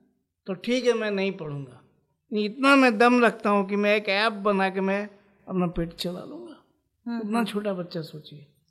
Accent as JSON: {"language": "Hindi", "town": "Dhanbad", "region": "Jharkhand", "country": "India", "said": "मैं एक्चुअली धनबाद का रहने वाला हूँ"}